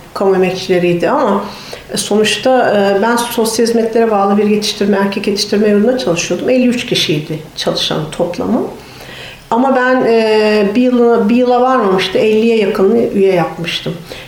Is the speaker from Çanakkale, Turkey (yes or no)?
yes; Biga, Çanakkale, Turkey; also born or lived in Balıkesir / İzmir; Ben Bigalıyım. Çanakkale Bigalıyım. İlkokul, ortaokul, liseyi Balıkesir'de okudum. Meslek yüksekokulunu liseden sonra Balıkesir'de bitirdim.